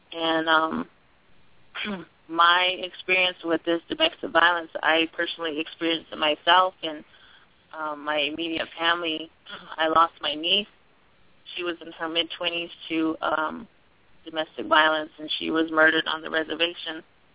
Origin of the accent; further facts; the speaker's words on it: Tucson, Arizona, United States; I'm also from Tucson, Arizona. It's in the southern part of Arizona